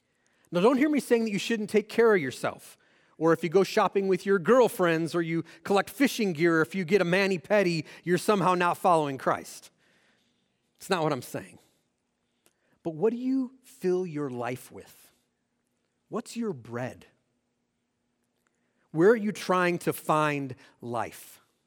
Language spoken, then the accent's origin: English; Michigan, United States; also born or lived in Texas; Now, I try not to drink a lot of soda, or when I was growing up in Michigan, we called it pop, okay?